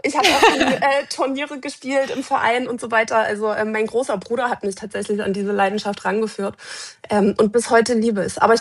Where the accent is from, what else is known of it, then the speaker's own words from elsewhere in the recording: Dresden, Saxony, Germany; born there; ich bin 34 Jahre alt, ich bin gebürtige Dresdnerin und sitze jetzt seit fast 5 Jahren für meine Heimatstadt im Bundestag